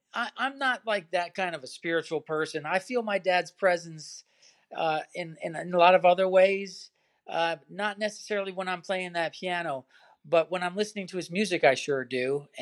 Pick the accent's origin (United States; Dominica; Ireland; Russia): United States; Bellmead; That's where we lived for most of the time that we were growing up in Princeton. Not in the village of Princeton necessarily, but in a little town called Bellmead, which was outside of Princeton.